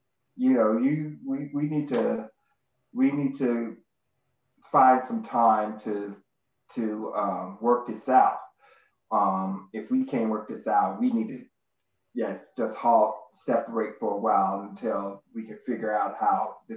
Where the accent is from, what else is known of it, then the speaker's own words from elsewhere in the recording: the South, United States; You know, I'm from the South.